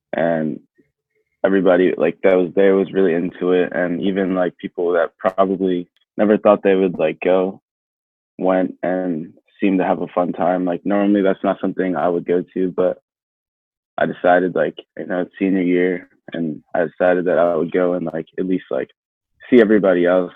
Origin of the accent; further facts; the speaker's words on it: Middletown, Delaware, United States; I'm from Middletown, Delaware.